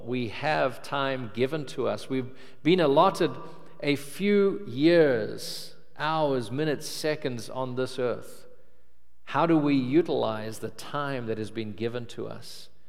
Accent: Cape Town, Western Cape, South Africa; moved away as an adult; now in New Orleans, United States; I grew up in Cape Town, South Africa, and just 6 years ago had moved to America with no idea that I would ever see New Orleans, let alone live there.

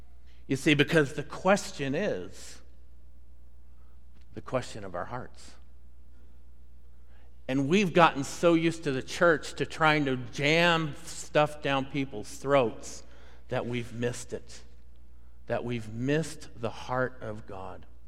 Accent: Denver, Colorado, United States; Years ago, I remember driving from Colorado, where I grew up in the Denver area, back to California, where my family was.

